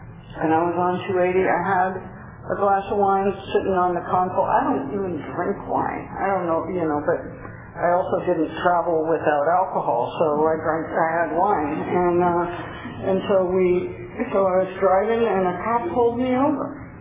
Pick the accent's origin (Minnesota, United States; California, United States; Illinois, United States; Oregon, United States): California, United States; San Mateo; I was born and raised in San Mateo, California, and that's a little south of San Francisco. I was in seventh grade during the Summer of Love